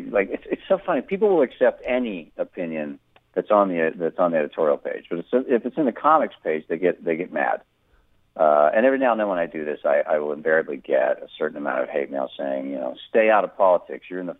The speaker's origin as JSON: {"language": "English", "town": "Tulsa", "region": "Oklahoma", "country": "United States", "tie": "born or raised there", "said": "We later moved to Tulsa, which was at the time their version of a big city. And so I was raised in Tulsa after that, went to high school there, and a lot of family that still lives there."}